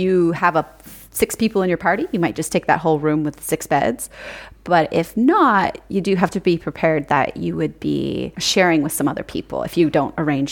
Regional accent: United States; which as an American, I had never really known that this kind of a thing existed because we don't have a lot of that in the States.

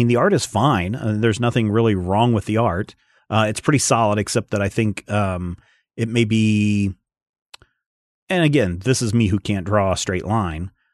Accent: Kansas, United States; And someone says to you, oh, where are you from? And you're like, oh, I'm from Kansas.

